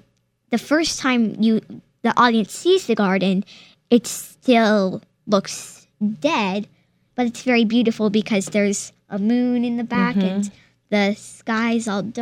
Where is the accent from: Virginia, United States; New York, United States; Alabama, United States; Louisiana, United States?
Virginia, United States; Charlottesville; It's in the Charlottesville area in Virginia.